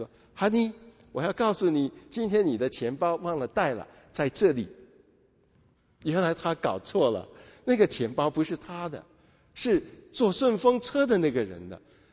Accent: Hong Kong; 我记得我成长的时候在香港

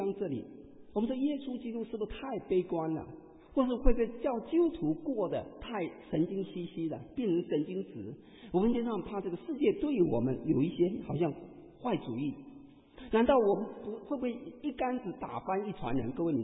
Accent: Auckland, New Zealand; 各位，你知道我是从新西兰来，我从奥克兰，所以要跟你谈一谈我的国家。

